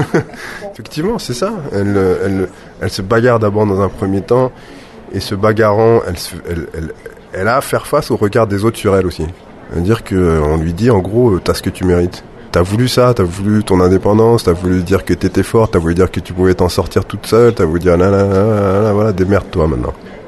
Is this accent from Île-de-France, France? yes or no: yes; Paris, Île-de-France, France; also born or lived in Senegal / Dakar, Senegal / Guinea-Bissau; Moi, je suis français, je suis sénégalais, je suis bissau-guinéen, je suis parisien, je suis dakarois, je suis... voilà.